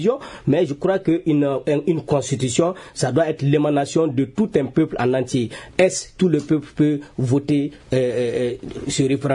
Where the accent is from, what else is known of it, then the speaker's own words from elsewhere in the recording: Mopti, Mali; ce qui sûr chez moi à Mopti, à 2 km derrière le fleuve jusqu'à Ténégou